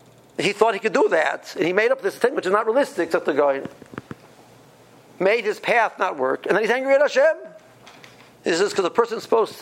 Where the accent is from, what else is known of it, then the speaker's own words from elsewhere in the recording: Cleveland, Ohio, United States; I come from Cleveland, houses cost $150,000, you know.